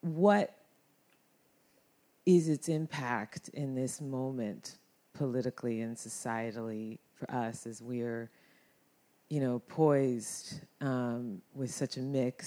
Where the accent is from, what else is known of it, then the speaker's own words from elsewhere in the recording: United States; it also makes me want to get specific as an American can on race